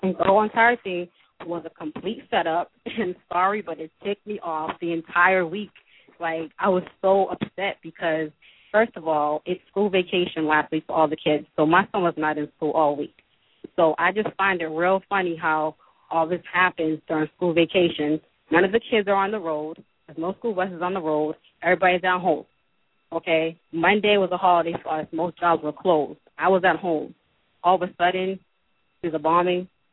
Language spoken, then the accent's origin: English; Boston, Massachusetts, United States; So, you know, I'm from Boston.